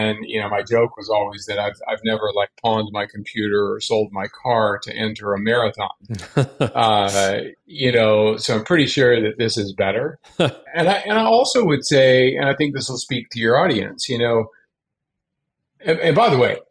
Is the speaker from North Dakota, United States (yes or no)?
no; North Carolina, United States; For me, I grew up in North Carolina. Went to the University of North Carolina, Chapel Hill, thinking I was pretty awesome.